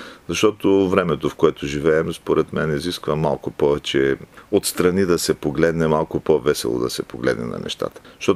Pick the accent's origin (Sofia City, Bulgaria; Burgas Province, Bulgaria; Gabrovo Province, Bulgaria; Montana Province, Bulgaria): Gabrovo Province, Bulgaria; Tryavna; аз съм от едно малко много хубаво градче, Трявна се казва, което русенци добре познават